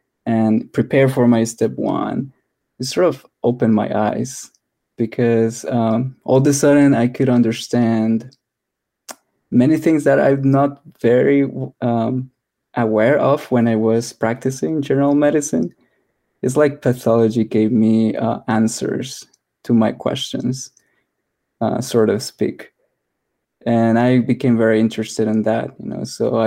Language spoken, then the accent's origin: English; El Salvador; moved away as an adult; now in United States; I'm not originally from here. I was born and raised in El Salvador, Central America.